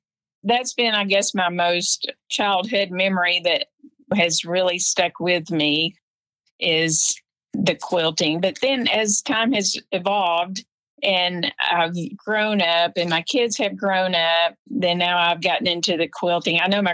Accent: Tyler, Texas, United States; I was born and raised in Tyler, Texas, here in East Texas. It's a beautiful area. I still live in the area

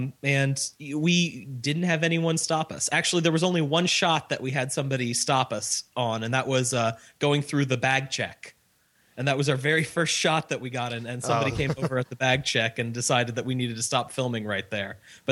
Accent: Midwest, United States; now in Orlando, United States; you know, I'm from the Midwest. You sort of have this strong connection with the company.

